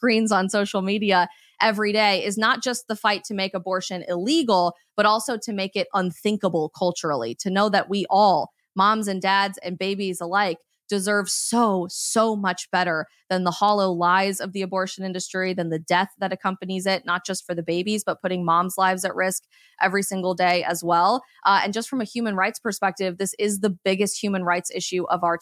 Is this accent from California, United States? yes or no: no; Colorado, United States; in my home state of Colorado